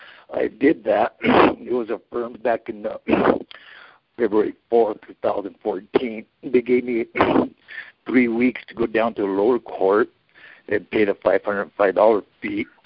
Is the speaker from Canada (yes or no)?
no; Colorado, United States; from Colorado.